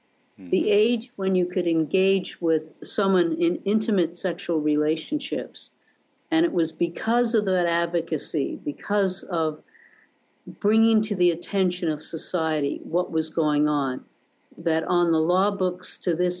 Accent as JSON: {"language": "English", "country": "Canada", "said": "my home country of Canada"}